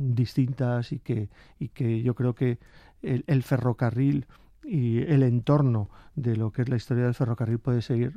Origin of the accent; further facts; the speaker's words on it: Alicante, Valencian Community, Spain; es que soy alicantino, me toca meter Alicante por algún lado